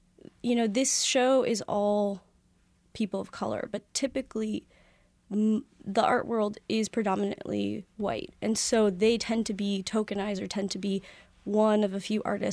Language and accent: English; Miami, Florida, United States; I'm originally from Miami, Florida. I am first-generation American. My family's from Peru. I went to art school in Chicago, went to grad school at NYU.